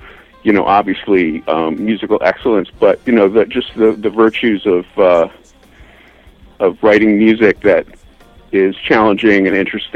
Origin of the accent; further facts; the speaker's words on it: Philadelphia, Pennsylvania, United States; even though I grew up in Philadelphia and he grew up